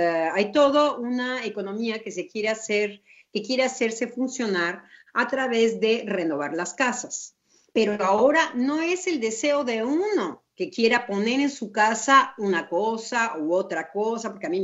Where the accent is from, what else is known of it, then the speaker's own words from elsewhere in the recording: Mexico; Entonces la discusión entre mi pareja, que es francés y que yo soy mexicana, era